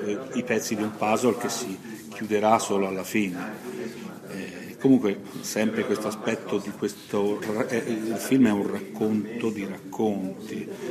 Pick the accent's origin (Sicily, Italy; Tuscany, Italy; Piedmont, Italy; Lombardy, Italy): Tuscany, Italy; Torre del Lago; also born or lived in Viareggio; io sono nato a Viareggio e quindi per me ritornare a Viareggio è particolare. È vero che sono vissuto a Torre del Lago, ma il comune è quello e quindi no? Il mio paese è Torre del Lago.